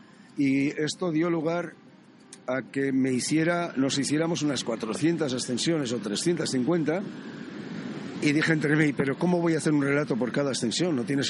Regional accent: Basque Country, Spain; conocer las montañas de mi tierra, las montañas de Euskal Herria

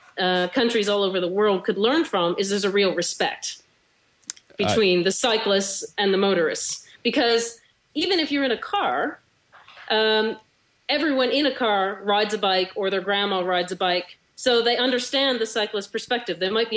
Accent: Nova Scotia, Canada; I'm from the East Coast originally, Nova Scotia.

